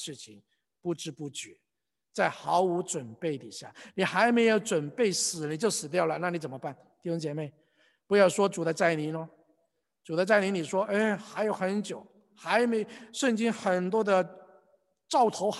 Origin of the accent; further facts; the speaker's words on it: China; 其实这个想法跟我们中国人 也是一样的。我们中国人都有一句话，善有善报，恶有恶报